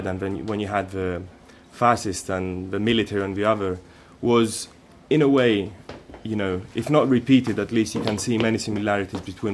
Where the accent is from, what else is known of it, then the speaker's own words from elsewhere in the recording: Patras, Western Greece, Greece; who was actually assassinated in my hometown, in Patras, defending his high school